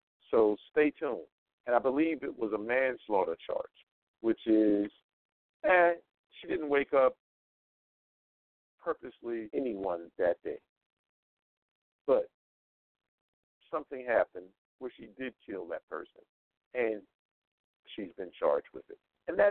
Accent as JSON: {"language": "English", "region": "North Carolina", "country": "United States", "said": "This happened in my home state of North Carolina. Now, North Carolina, similar to Nevada, is open carry state."}